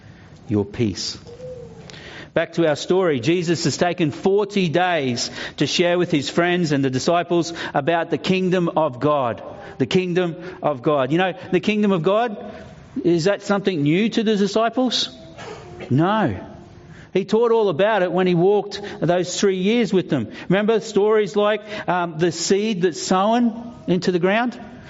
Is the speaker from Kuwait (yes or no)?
no; Australia; Aussie, Aussie, Aussie, oi, oi, oi, I'm Aussie.